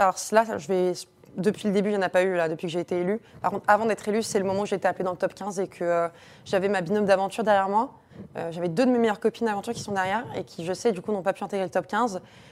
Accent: Paris, Île-de-France, France; moi je suis parisienne, à la limite c'est déjà plus simple

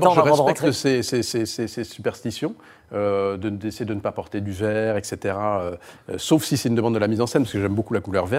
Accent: Brittany, France; Donc, je suis breton, je suis têtu, vive la Bretagne, voilà.

